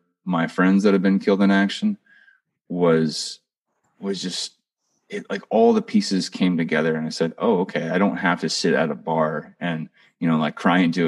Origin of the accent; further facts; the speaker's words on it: California, United States; I was back in my hometown in Sonoma County